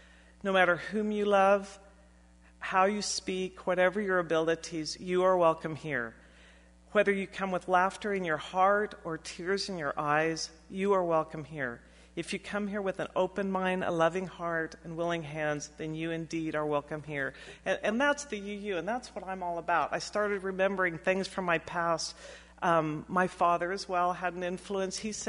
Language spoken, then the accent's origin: English; Wichita, Kansas, United States; I'm from Wichita, Kansas.